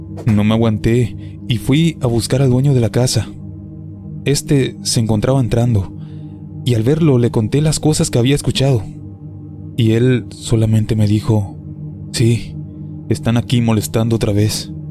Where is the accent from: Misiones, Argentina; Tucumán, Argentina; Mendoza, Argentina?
Tucumán, Argentina; Leales; soy de Leales, y quería contar una historia